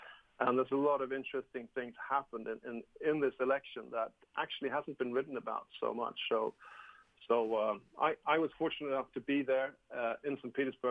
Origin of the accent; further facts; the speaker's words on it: Sweden; also born or lived in England; But I was brought up in Sweden, which belonged to the western side, and I also grew up in England, where my father lives.